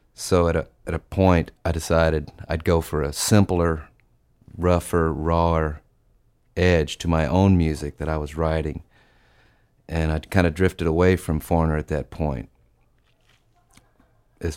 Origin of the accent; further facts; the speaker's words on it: Louisville, Kentucky, United States; Well, I grew up in the Midwest. I'm from Louisville originally.